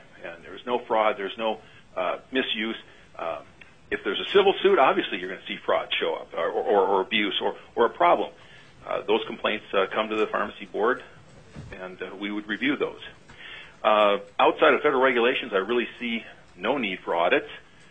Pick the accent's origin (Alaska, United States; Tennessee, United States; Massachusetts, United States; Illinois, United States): Alaska, United States; Sitka; I'm a pharmacist from Sitka, Alaska